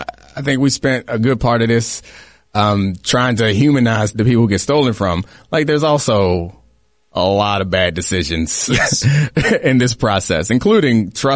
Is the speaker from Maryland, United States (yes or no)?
yes; Baltimore, Maryland, United States; as much as I wanted to play my very best football in my hometown in Baltimore